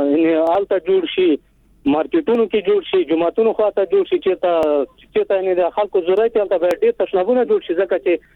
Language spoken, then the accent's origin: Pashto; Takhar, Afghanistan; د خواجهواردې ولسوالۍ نه تخار د ولایت